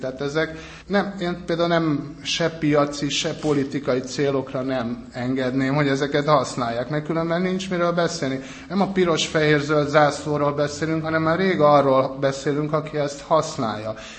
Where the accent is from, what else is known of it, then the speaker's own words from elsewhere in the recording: Hungary; én, mint magyar, sokkal többet értek belőle